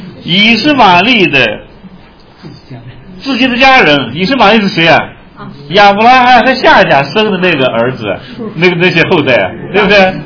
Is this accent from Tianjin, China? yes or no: no; Shaanxi, China; 我们陕西人喜欢枕着石头睡觉